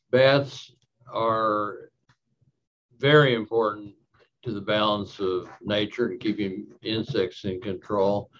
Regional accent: Hawaii, United States; born there; I was conceived in Texas, born in Hawaii, and lived all over.

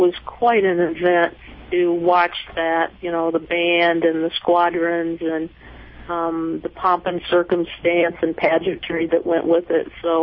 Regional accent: Champaign, Illinois, United States; So I was not raised in Rantoul. I was raised here in Champaign, just down the road.

